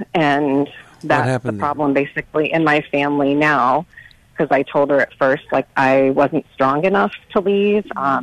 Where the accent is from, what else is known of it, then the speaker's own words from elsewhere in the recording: New England, United States; We were in California at the time, and I'm from New England